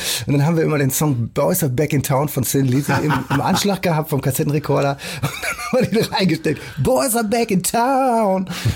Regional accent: Hamburg, Germany; dann ist natürlich Hamburg meine Heimat, wenn ich über die Elbbrücken reinkomme

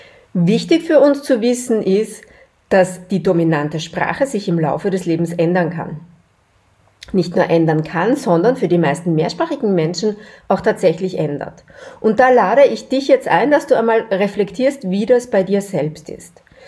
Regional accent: Austria; accent: Austrian German dialect; Dann war das für uns ganz logisch Deutsch, österreichisches Deutsch, meist auch unser Dialekt.

